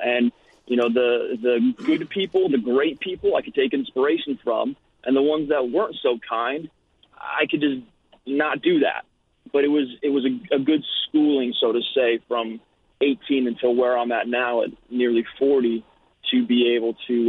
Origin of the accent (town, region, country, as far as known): California, United States; born or raised there; also born or lived in Anaheim